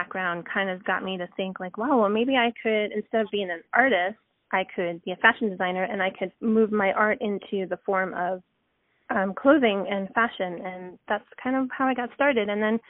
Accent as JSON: {"language": "English", "town": "Las Vegas", "region": "Nevada", "country": "United States", "said": "And so I was really excited to finally get to meet everybody because I'm from Las Vegas."}